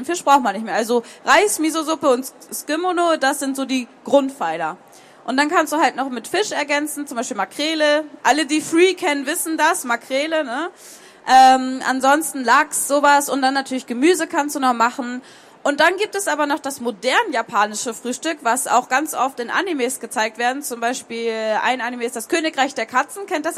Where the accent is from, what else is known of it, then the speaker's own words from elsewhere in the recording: Northern Germany, Germany; also ich komme aus Norddeutschland, ne, und da ist ja Lakritz eine große Nummer